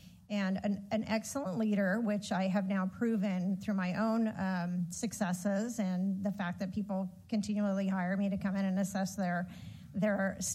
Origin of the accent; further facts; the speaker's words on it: California, United States; I was in Vegas and someone said that to me. I was devastated as a Californian.